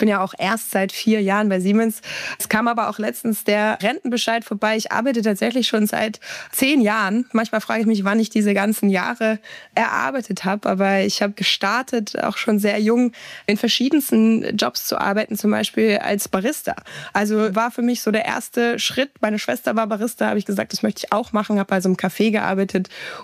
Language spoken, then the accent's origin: German; Hamburg, Germany; moved away as an adult; now in Franconia, Germany; ich komme aus Hamburg, ich bin in Nordlicht, ich bin nach Franken gekommen, völlig unwissend, was mich hier eigentlich erwartet. Wollte auch eigentlich nur 2 Jahre bleiben. Bin immer wieder überrascht, dass ich jetzt seit 8 Jahren da bin.